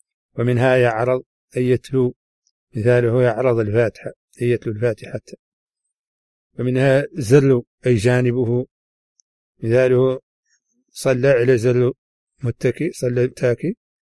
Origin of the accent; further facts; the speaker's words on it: Mauritania; accent: Hassaniya; هذه ترجمة كلمات من لهجتنا الحسانية